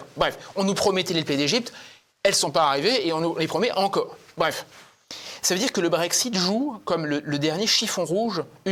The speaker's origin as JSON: {"language": "French", "country": "France", "said": "Je suis un français moyen, d'accord ?"}